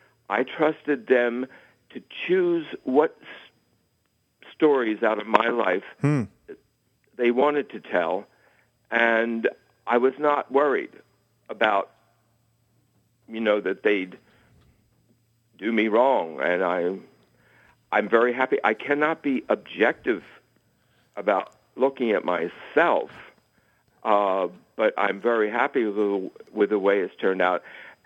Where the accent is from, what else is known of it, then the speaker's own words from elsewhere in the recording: New York City, New York, United States; and I'm from New York City